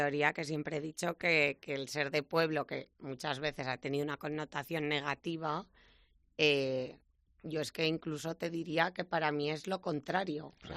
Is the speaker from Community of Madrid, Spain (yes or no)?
no; Agón, Aragon, Spain; En Agón, que es mi pueblo. Eso sí que no se mueve.